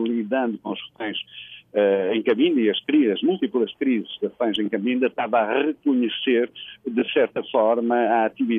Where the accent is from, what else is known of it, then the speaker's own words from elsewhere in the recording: Portugal; eu sou português